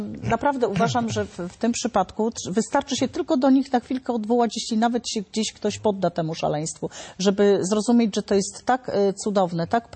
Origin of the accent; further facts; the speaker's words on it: Poland; Ja pochodzę z Dolnośląsko-Opolskiego